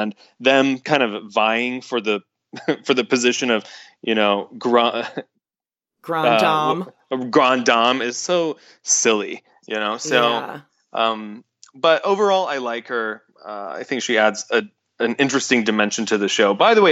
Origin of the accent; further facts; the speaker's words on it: Georgia, United States; Yeah, I'm from Georgia, but I have a lot of family in Texas